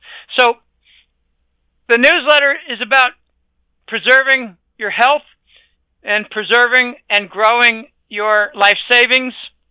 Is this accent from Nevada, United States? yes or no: no; Pennsylvania, United States; She's in Pennsylvania also. We grew up in Pennsylvania. She still lives there.